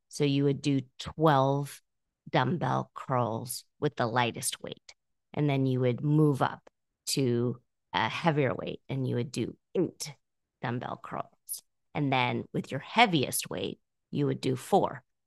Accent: California, United States; But I grew up in California. And the fact is, I'm probably a little bit vain. And so I grew up with my mom going to different exercise classes.

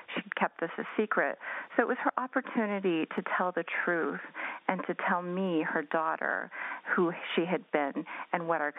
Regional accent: United States; Iran had become quite alien and unfamiliar to me, too, growing up in the United States.

